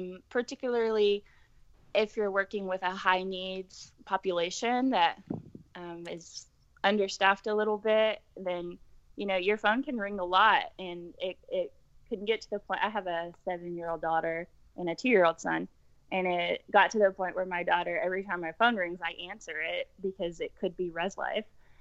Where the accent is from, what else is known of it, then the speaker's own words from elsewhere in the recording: Tennessee, United States; So, like I mentioned earlier, I grew up in West Tennessee, and I'm a first-generation college student